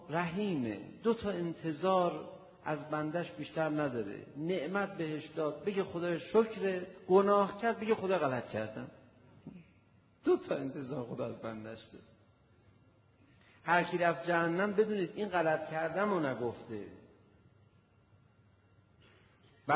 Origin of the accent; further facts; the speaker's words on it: Tehran, Tehran Province, Iran; میدونست ما تهرانیم